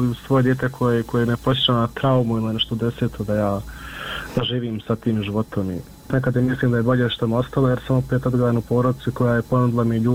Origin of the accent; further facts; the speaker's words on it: Miljevina, Republika Srpska, Bosnia & Herzegovina; mi smo svi gore iz Miljevine